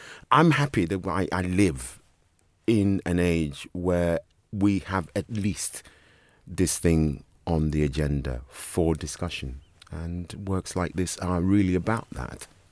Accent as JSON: {"language": "English", "town": "Chelsea", "region": "London", "country": "United Kingdom", "tie": "born or raised there", "said": "I grew up in West London, just off the Lotts Road in Chelsea, and in the shadow of Battersea Power Station"}